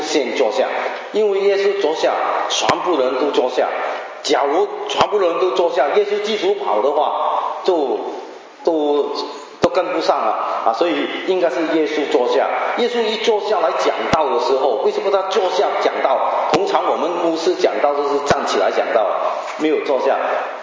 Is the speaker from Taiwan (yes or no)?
no; Hong Kong; born there; Chinese is a second language; 我是潮州人，在香港出生，我的国语是在神学院操练出来。